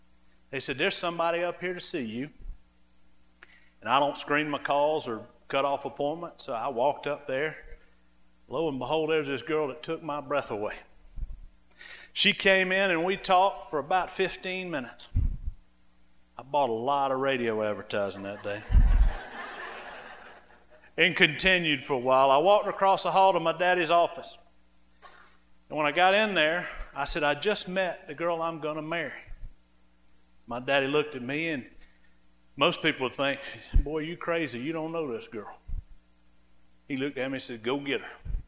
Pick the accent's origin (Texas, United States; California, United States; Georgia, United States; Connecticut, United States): Georgia, United States; Augusta; I grew up in Augusta, Georgia, very blessed to have a mama and a daddy who loved me, provided for me, and raised me upright.